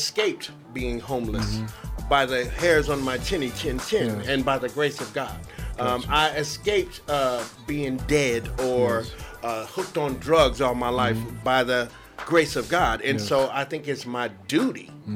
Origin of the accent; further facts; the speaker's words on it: California, United States; I'm from the San Francisco Bay Area.